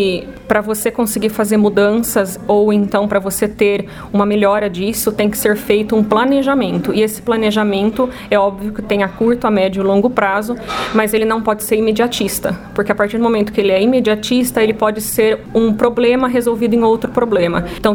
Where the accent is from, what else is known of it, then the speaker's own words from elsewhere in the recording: Tabatinga, Brazil; Eu sou de Tabatinga, nascida lá, minha família continua lá